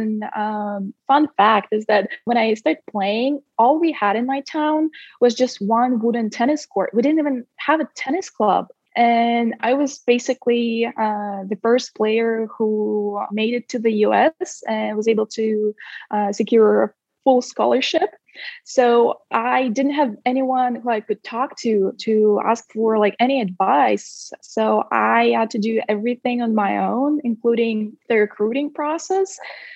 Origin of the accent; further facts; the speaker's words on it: Siberia, Russia; moved away as an adult; I spent almost 18 years of my life here in Siberia, to be precise. And then at the age of 18, I moved to the U.S. when I got a full athletic scholarship at Sac State.